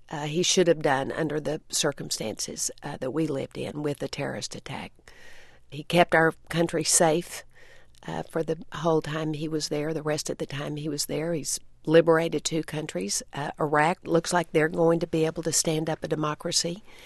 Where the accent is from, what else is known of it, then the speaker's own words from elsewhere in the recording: Texas, United States; Well, I think there's a certain strength that you get when you grow up in a landscape like that.